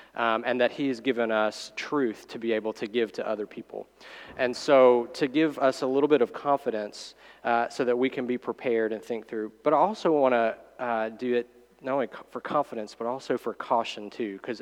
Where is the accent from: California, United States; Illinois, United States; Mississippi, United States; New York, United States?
Mississippi, United States; Jackson; So I'm a Mississippi boy. I grew up in Jackson.